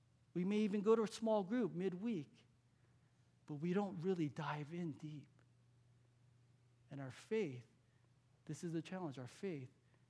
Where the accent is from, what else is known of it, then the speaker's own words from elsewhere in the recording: California, United States; I'm a West Coast boy. I grew up on the West Coast. Kentucky was the first time that I actually moved outside of California.